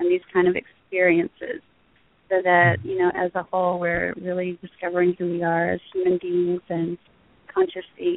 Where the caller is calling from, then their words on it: Houston, Texas, United States; I'm calling from Houston, Texas.